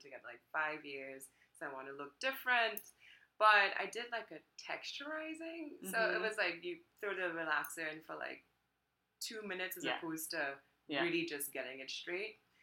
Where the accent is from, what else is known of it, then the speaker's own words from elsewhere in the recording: Trinidad & Tobago; I guess growing up in Trinidad was totally different.